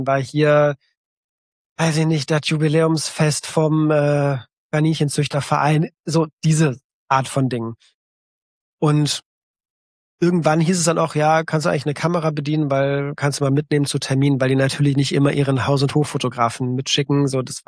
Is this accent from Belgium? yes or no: yes; Belgium; dann mache ich einfach vielleicht ein Praktikum bei der Lokalredaktion von einer kleinen Zeitung bei uns in Belgien.